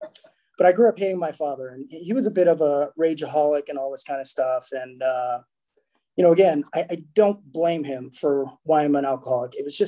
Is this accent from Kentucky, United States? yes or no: no; Oklahoma, United States; born there; I was born in Oklahoma, two parents.